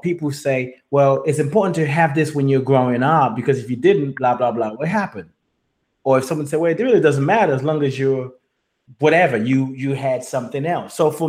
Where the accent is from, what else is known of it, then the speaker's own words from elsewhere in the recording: Nigeria; And it's not necessarily something I heard when I was growing up in Nigeria, which is rather interesting.